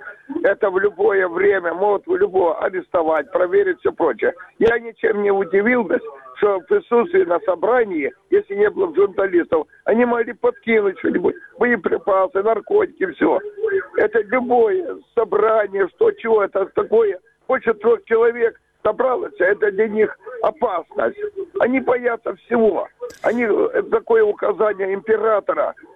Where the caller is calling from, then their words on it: Crimea, Ukraine; Доброе утро, я из Крыма.